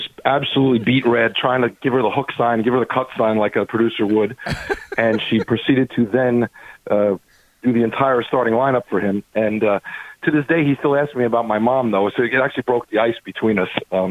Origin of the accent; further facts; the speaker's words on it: New York City, New York, United States; accent: New York; I grew up in New York City, for those who can't tell by my lovely accent.